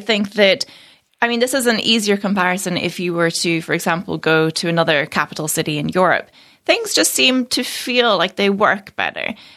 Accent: Northern Ireland, United Kingdom; moved away as an adult; now in United States; After I studied aerospace engineering at Queen's in Belfast, I'm from Northern Ireland. And I moved to the US

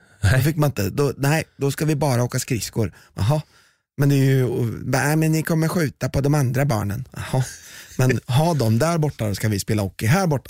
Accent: Valdemarsvik, Östergötland, Sweden; Jag är uppväxt i Valdemarsvik.

